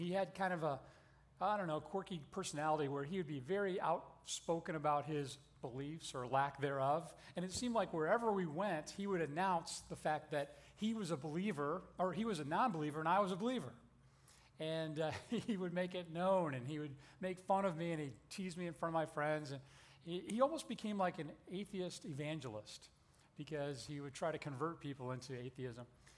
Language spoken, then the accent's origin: English; Indiana, United States; Jay and I grew up together in Indiana.